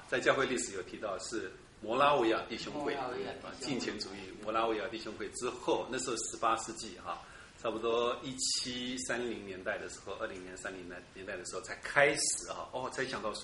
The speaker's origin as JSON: {"language": "Chinese", "country": "Taiwan", "said": "我们从台湾来的啊"}